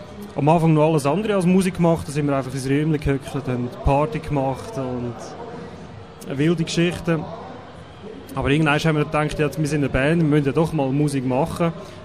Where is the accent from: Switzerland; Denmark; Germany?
Switzerland; Einsiedeln, Schwyz; Also wir kommen aus Einsiedeln, aus dem Klosterdorf. Also da hat es fromme Leute